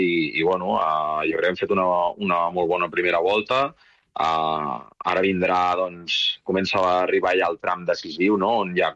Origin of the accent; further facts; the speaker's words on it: Catalonia, Spain; és algú del que ens en enorgullim tots els culers i tots els catalans que som del Barça.